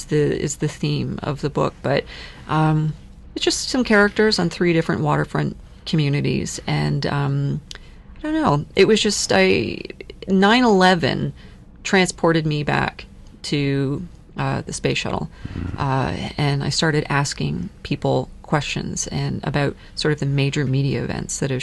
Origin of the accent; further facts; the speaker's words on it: St. Catharines, Ontario, Canada; now in Toronto, Canada; I was raised in the Niagara region, and then I moved to Toronto.